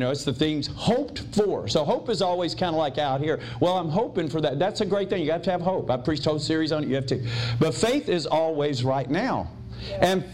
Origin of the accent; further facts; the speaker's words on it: Tennessee, United States; So now see, I'm from the South, but now see there, I don't talk that slow, y'all. I'm down there in Tennessee, but I don't talk like that.